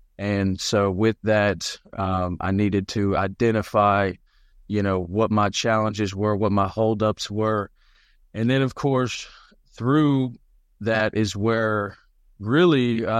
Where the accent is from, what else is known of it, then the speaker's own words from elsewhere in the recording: Gatlinburg, Tennessee, United States; also born or lived in Knoxville; I was born in Knoxville, the University of Tennessee, Vols, and grew up actually in the same hometown as … Went to school in Sevier County.